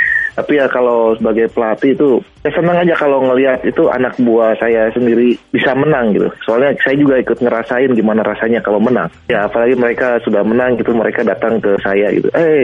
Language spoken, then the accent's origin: Indonesian; Bandung, West Java, Indonesia; Karena saya asal dari Bandung, saya juga ya pulang ke Bandung juga.